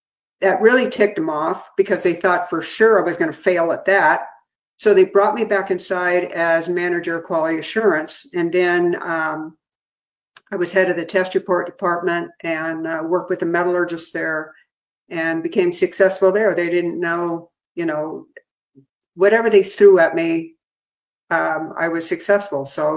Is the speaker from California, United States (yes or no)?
yes; California, United States; And I grew up in California. Just to give you a little bit of background, I grew up with my father and mother were from the East Coast. I'm the only one that was born in California.